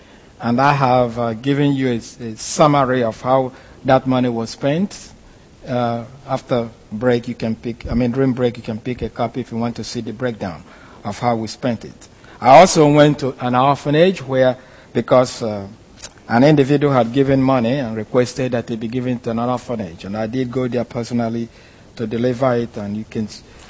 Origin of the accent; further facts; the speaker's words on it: Nigeria; here they can't understand my accent. I go back to Nigeria, they can't understand either.